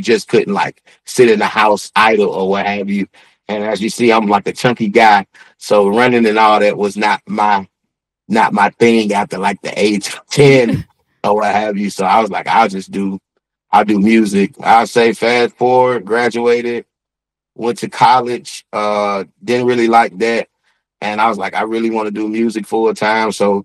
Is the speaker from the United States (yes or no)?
yes; Atlanta, Georgia, United States; I'm from Atlanta, Georgia.